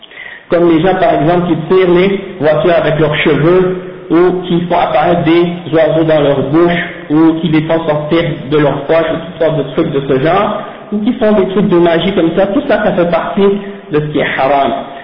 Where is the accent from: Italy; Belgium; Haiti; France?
Haiti; moi-même, dans mon pays d'origine, en Haïti